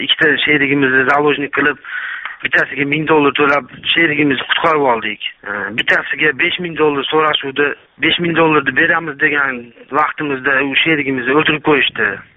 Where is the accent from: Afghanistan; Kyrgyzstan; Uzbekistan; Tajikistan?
Kyrgyzstan; Osh, Osh Region; now in Kazakhstan; Biz Qozog'istondan telefon qiluvdik sizlarga. Biz mana shu O'shdanmiz. Qozog'istonga kelganimizga 10 yil bo'lgan. Qozog'istonda ishlaymiz.